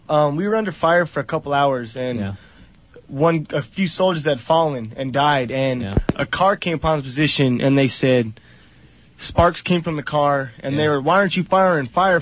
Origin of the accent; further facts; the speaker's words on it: Lexington, Kentucky, United States; also born or lived in Upland, California / Rancho Cucamonga, California; I was born in California, but I lived in Lexington, Kentucky, where I did most of my schooling.